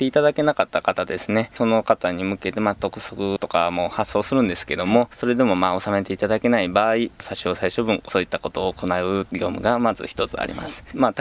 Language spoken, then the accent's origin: Japanese; Wakayama, Japan; 僕自身も和歌山市で生まれ育って、和歌山市のために働きたいなと思って市役所に入りました。